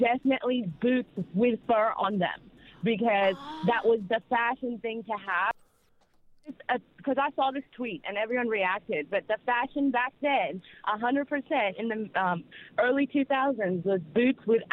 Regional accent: United States; now in Australia; So as an American, I had to call in because I grew up with all of this.

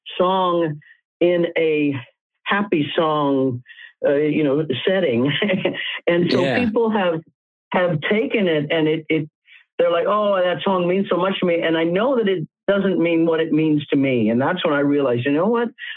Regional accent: Leavenworth, Kansas, United States; Now, I grew up in Leavenworth, Kansas in the 60s and 70s.

